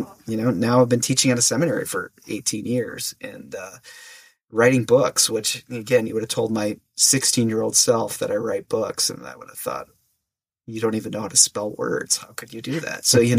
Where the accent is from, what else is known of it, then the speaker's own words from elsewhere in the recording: Woodbury, Minnesota, United States; So I grew up in the Twin Cities. I grew up in a suburb of St. Paul called Woodbury, which right now is like the Uber suburb of the eastern suburbs, as you well know.